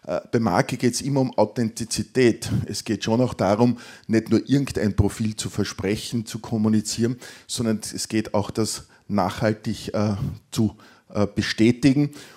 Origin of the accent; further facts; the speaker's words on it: Linz, Upper Austria, Austria; Ich bin eben auch Linzer.